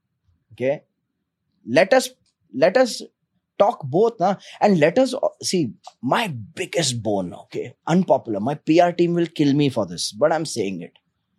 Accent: Bangalore, Karnataka, India; I come from Bangalore.

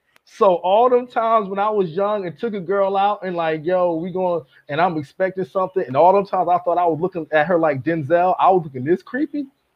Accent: Willingboro, New Jersey, United States; I've been fortunate to do a lot in my hometown. I have an honor ceremony that I do every year because we have so many people from my town of Willingboro, New Jersey, that are successful.

